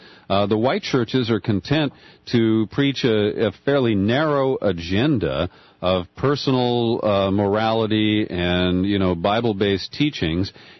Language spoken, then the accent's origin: English; Cincinnati, Ohio, United States; my very first job in radio was at WAKW, a religious station in my hometown of Cincinnati.